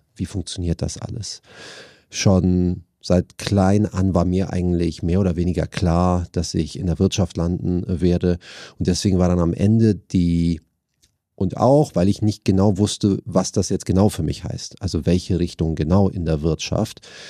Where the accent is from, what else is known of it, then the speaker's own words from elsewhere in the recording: Hamburg, Germany; born there; Bin Familienvater, zwei Kinder, 4 und 6. Gebürtiger Hamburger, liebe Hamburg, Wahlhamburger und gebürtiger Hamburger zugleich.